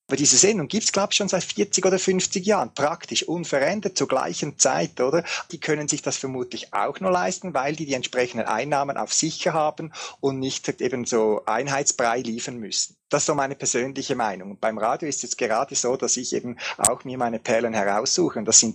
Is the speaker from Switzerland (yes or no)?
yes; Switzerland; Ich sehe es auch bei uns in der Schweiz mit Lokalradios